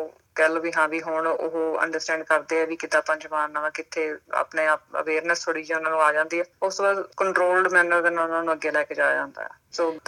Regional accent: Mohali, Punjab, India; moved away as an adult; also born or lived in Uttar Pradesh; now in Australia; ਤੇ ਉੱਦਾਂ ਮੇਰਾ ਜਨਮ ਯੂਪੀ ਦਾ ਆ, 1 ਸਾਲਾਂ ਦੇ ਸੀ ਜਦੋਂ ਆਪਣੇ ਮੋਹਾਲੀ ਮੇਰੇ ਘਰਦਿਆਂ ਨੇ ਘਰ ਬਣਾਇਆ ਸੀ

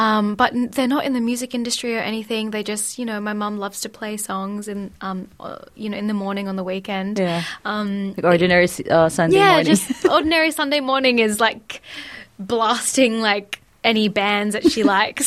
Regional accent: Perth, Western Australia, Australia; also born or lived in Cebu, Philippines; I was born in Cebu, but we moved to Australia, to Perth, when I was like 1 year old. So I've been raised in Perth.

